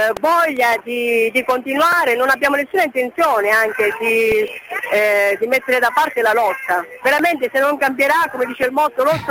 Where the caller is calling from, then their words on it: Calabria, Italy; Dalla provincia di Cosenza.